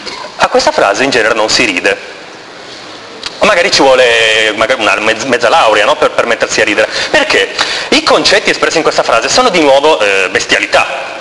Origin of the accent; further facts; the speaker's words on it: Turin, Piedmont, Italy; vengo da Torino